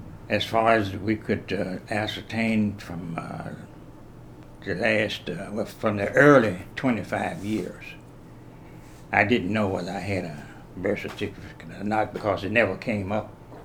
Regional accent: United States; born there; And since I was born in America, then American, I'm really an American, that's all.

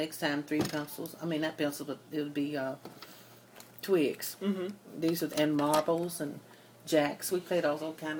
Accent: Nashville, Tennessee, United States; I grew up in East Nashville, mm-hmm. on Myrtle Street.

